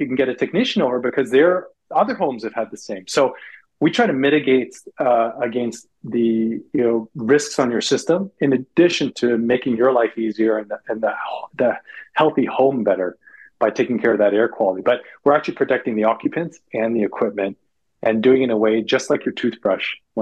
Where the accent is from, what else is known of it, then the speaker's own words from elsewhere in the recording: Toronto, Ontario, Canada; now in California, United States; I'm from Canada originally. I grew up in Toronto near the Great Lakes.